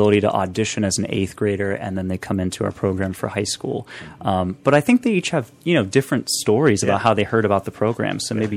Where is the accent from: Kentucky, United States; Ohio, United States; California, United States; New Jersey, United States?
Ohio, United States; moved away as an adult; So I came from Ohio about 10 years ago, and I moved here actually without a job.